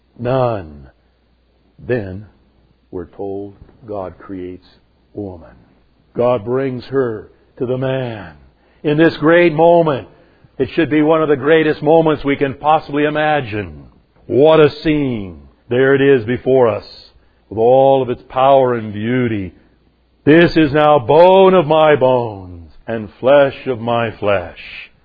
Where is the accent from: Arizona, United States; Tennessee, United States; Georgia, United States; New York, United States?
Arizona, United States; Now, I grew up here in Arizona.